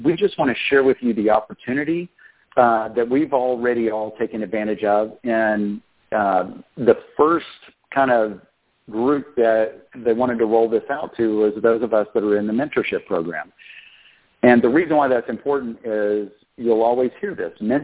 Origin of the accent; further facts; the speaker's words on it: Austin, Texas, United States; I'm from Austin, Texas.